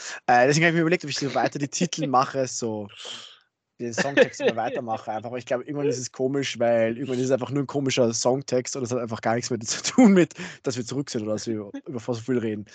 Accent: Austria; der Spanier und ich als Österreicher hatten eigentlich keinen mehr

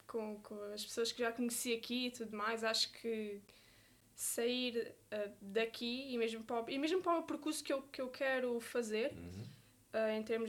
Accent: Seixal, Setúbal, Portugal; now in Beja, Portugal; Eu, quando vim do Seixal, vim para Beja, não conhecia ninguém

